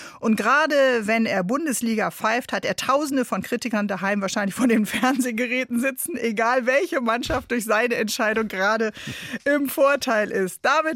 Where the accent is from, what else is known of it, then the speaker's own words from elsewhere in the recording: Northern Germany, Germany; Wir sind ja beide Norddeutsche.